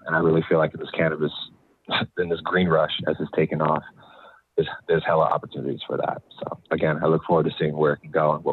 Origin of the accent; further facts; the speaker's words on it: California, United States; And first of all, just growing up in the Bay Area, my perception of cannabis and adults and people and my folks and people around me, it was never taboo